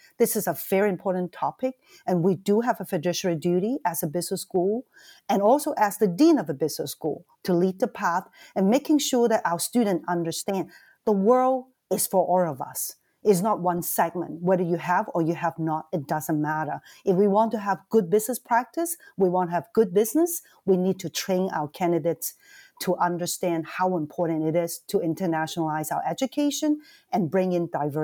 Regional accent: Hong Kong; moved away; I was an international student, right? I grew up in Hong Kong.

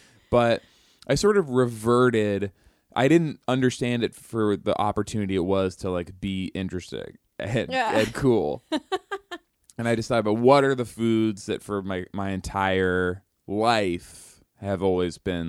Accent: Massachusetts, United States; I grew up in Massachusetts.

